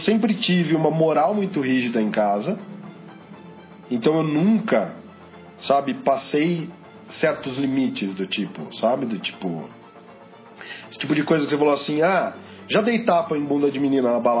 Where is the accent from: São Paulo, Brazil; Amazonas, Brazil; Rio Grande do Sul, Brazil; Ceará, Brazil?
São Paulo, Brazil; Campinas; da cidade pequena onde eu cresci, porque todo mundo fala, não, mas Campinas é uma cidade grande. Não, cidade interiorana que tem muitos habitantes